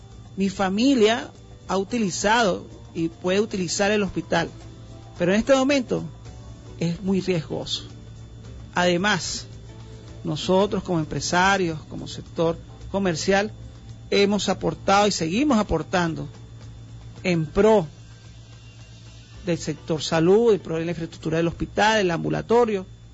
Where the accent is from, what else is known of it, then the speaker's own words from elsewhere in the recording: Venezuela; Todo esto estamos nosotros como venezolanos viviendo.